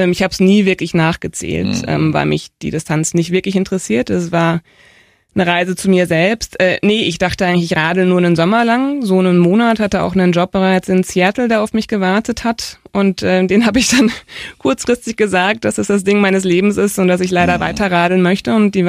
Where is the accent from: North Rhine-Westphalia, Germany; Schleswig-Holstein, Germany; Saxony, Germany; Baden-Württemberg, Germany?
Baden-Württemberg, Germany; Mannheim; now in Berlin, Germany; Ich komme ursprünglich aus Mannheim-Heidelberg, aus dem Raum Rhein-Neckar, bin aber seit 2009 in Berlin. Also es fühlt sich schon nach Heimat an inzwischen.